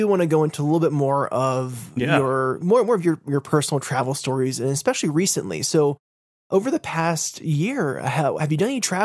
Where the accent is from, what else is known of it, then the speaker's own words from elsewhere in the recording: United States; And as an American, I've been to so many cities and states.